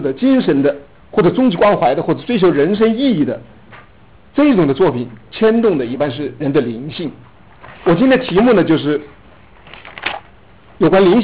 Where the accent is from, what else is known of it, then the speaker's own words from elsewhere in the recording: China; 特别是我们中国人的这个我们的头脑里面啊